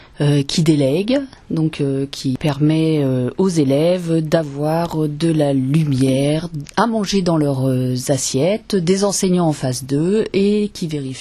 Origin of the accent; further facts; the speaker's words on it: Dreux, Centre-Val de Loire, France; je suis originaire de Dreux depuis de nombreuses années